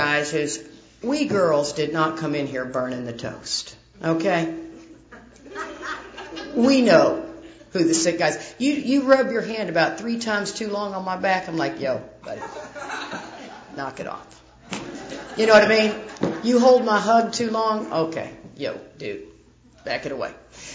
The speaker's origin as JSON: {"language": "English", "town": "Houston", "region": "Texas", "country": "United States", "tie": "born or raised there", "said": "I grew up in Houston, Texas."}